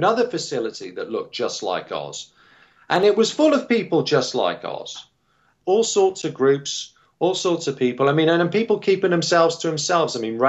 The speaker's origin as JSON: {"language": "English", "region": "England", "country": "United Kingdom", "said": "Oh, of course, I'm English and it happens all the time."}